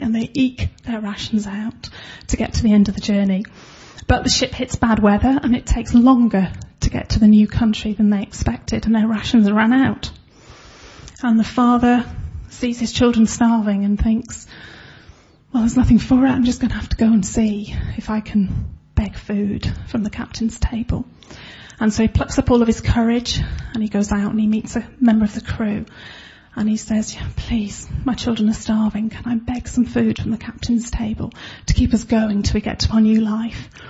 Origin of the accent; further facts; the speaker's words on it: England, United Kingdom; Is that being English? Is that the way I was brought up?